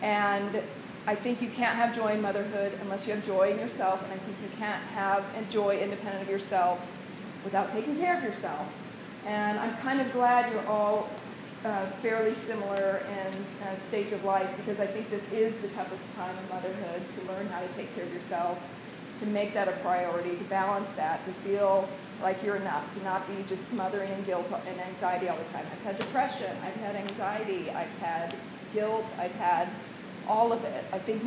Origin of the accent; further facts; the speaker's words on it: Midwest, United States; I'm from the Midwest, he's from LA.